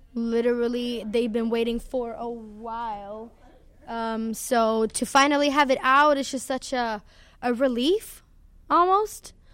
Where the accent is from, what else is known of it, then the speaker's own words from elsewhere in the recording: Sweden; But first of all, I'm from Sweden